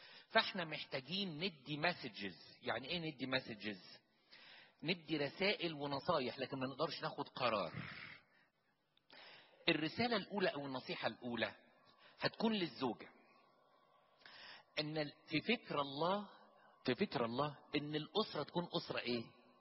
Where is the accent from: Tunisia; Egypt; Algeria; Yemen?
Egypt; ده احنا عندنا في مصر بيحصل كده